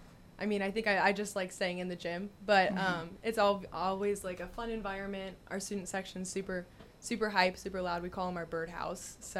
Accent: Palmdale, California, United States; Yeah, I'm from Palmdale.

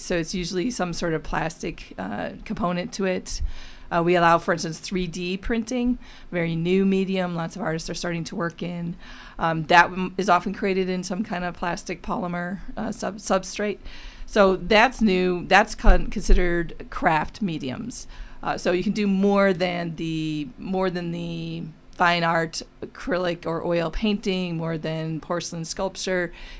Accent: Racine, Wisconsin, United States; moved away as an adult; also born or lived in London; I grew up in Racine until I was about 18. Then I went away for about 10 or 12 years, and then I came back.

